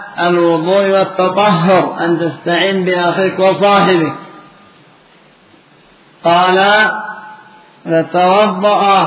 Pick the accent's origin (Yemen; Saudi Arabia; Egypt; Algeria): Yemen; حتى عندنا في اليمن بعضهم يحتال على أبواب المساجد